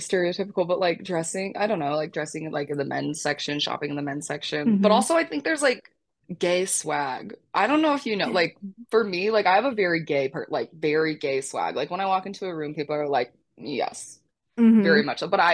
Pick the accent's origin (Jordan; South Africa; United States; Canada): United States; Utah; And I'm from Utah.